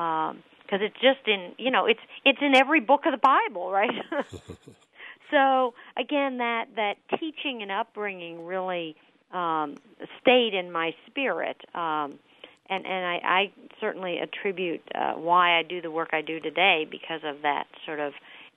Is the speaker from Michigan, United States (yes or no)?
no; Cincinnati, Ohio, United States; I grew up in Cincinnati, Ohio.